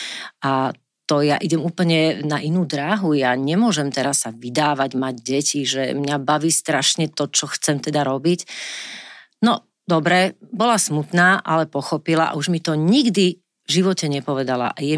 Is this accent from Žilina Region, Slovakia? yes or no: yes; Žilina, Žilina Region, Slovakia; lebo ja som vyrastala sama v Žiline, v dome, kde som nemala žiadnych susedov